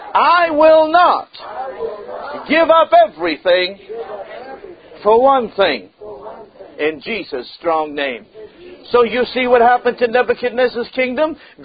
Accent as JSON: {"language": "English", "country": "United States", "accent": "Oklahoma", "said": "I get two accents, man. Amen. I got Oklahoma and Massachusetts."}